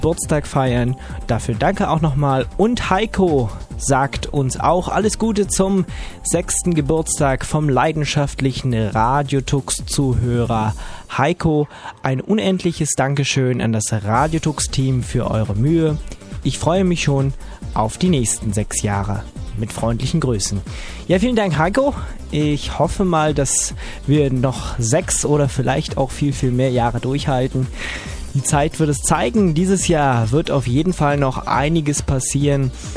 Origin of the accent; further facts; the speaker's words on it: Brandenburg, Germany; Ich war letztes Wochenende zu Hause in der Nähe von Berlin, wo ich ja herkomme. Hört man natürlich an meinem tollen Dialekt.